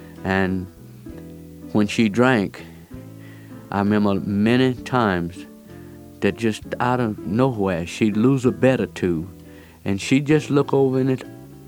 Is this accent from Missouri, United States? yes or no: no; Longview, Texas, United States; born there; So when I was born on February the 7th, 1930, Longview, Texas, raining and snowing, right behind the old jailhouse, Gregg County, Precinct Number 1, Hoot Garner was the sheriff.